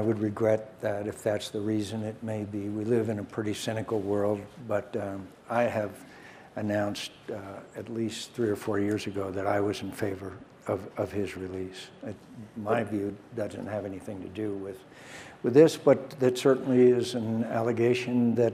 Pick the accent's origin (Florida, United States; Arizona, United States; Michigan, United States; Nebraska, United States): Arizona, United States; I am more glad to be here than most any place I can be besides my home state of Arizona.